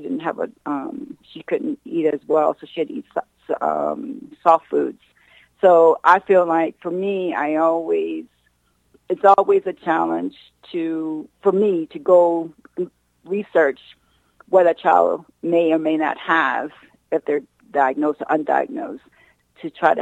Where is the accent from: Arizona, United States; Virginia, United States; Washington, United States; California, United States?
Virginia, United States; moved away as an adult; Well, I'm originally from Virginia, and so I moved here in 2013